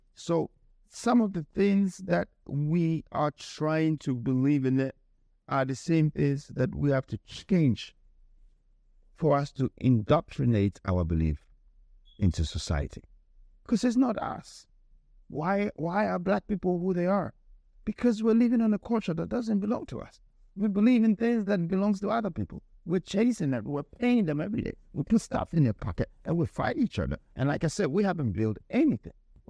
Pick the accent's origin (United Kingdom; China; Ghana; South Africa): Ghana; I'm from Ghana.